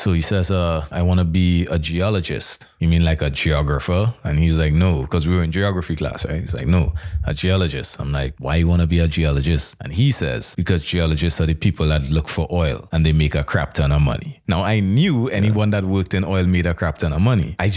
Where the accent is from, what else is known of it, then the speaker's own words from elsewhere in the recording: Port of Spain, Trinidad & Tobago; Where I'm from, I'm from the city. I'm from Port of Spain. I'm from the capital.